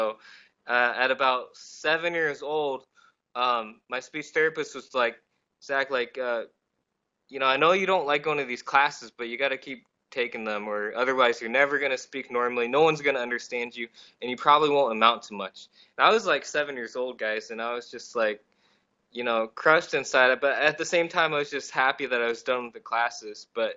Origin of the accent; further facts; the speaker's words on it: Iowa, United States; just because I looked different, I was growing up in Iowa.